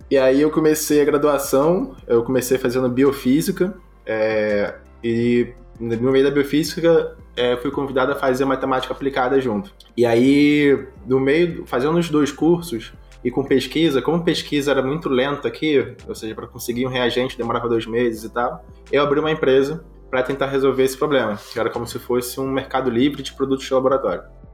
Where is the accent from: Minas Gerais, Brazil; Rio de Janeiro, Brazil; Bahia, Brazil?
Rio de Janeiro, Brazil; born there; eu sou uma pessoa preta, autista, eu nasci no Rio de Janeiro, no Complexo do Alemão, que é uma das maiores favelas daqui, de origem bem pobre